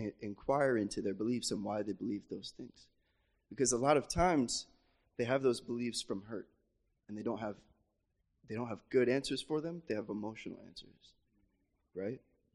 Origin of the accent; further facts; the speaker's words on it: Florida, United States; I'm from Florida, America.